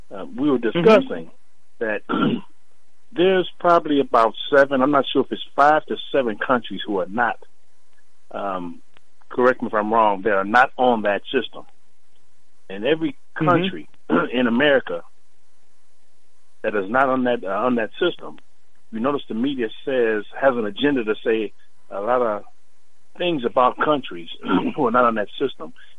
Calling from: Detroit, Michigan, United States; calling from Detroit, man.

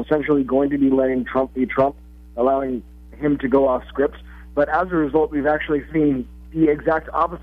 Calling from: Washington, District of Columbia, United States; I am calling from D.C.

